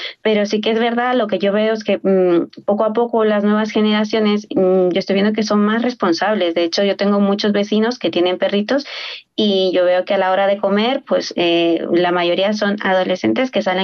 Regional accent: Peru; al menos en mi país, que eso yo vengo de Perú, se utilizaba para cuidar la casa.

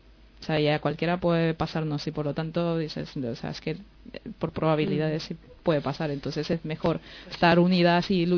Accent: El Salvador; yo que vengo de El Salvador

